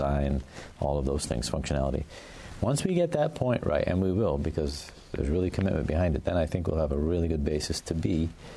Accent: Vermont, United States; So I'm from Vermont, right?

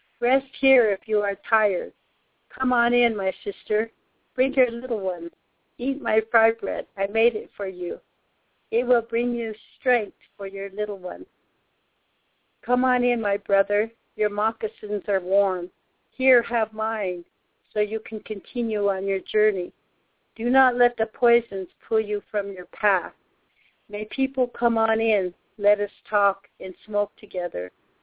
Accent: Rosebud, South Dakota, United States; I'm from the Rosebud Chichongu Nation in Rosebud, South Dakota.

